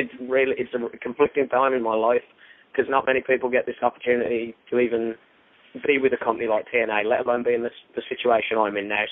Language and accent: English; England, United Kingdom; I remember growing up in England as an independent wrestler